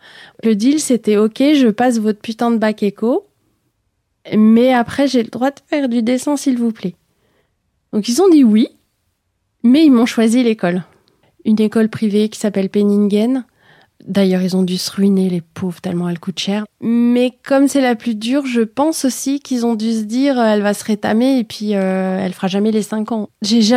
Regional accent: Île-de-France, France; also born or lived in Seine-Saint-Denis; Je suis banlieusarde, c'est même pire. Je suis née dans le 9-3, j'ai grandi en Essonne, j'ai fait mes études et j'ai commencé ma vie professionnelle à Paris. Pas longtemps, hein, j'ai dû travailler 2 ans à Paris.

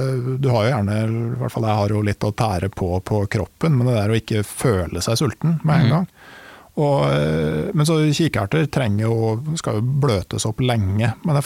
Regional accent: Innlandet, Norway; Jeg kom jo fra Gudbrandsdalen, og oppe i Siedalen der, så var det jo å dyrke vete, det var jo sjansespill.

